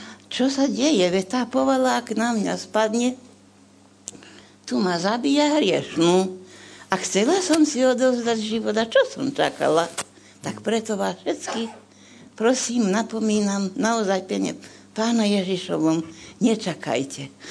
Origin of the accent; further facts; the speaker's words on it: Martin, Žilina Region, Slovakia; Ja som z Martina